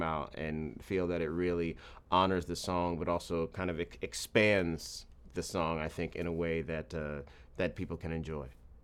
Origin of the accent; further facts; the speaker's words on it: Maryland, United States; I was a teenager and I grew up in Maryland